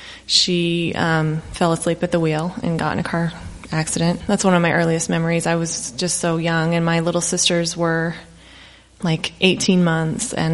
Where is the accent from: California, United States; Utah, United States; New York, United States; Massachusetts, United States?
Utah, United States; I grew up just in a small town in Utah.